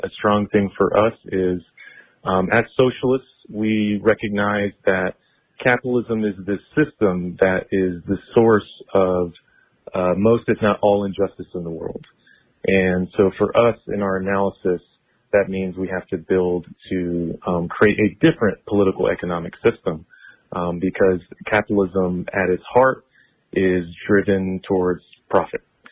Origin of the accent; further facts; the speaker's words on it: Tampa, Florida, United States; Yeah, so I grew up in Tampa. I'm local here, lived here most of my life.